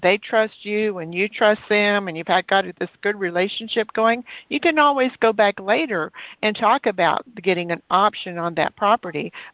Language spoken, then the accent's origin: English; Texas, United States; moved away as an adult; Yeah, I'm from Texas. I haven't lived in Texas since 2010, but this is what the rules were whenever I lived there.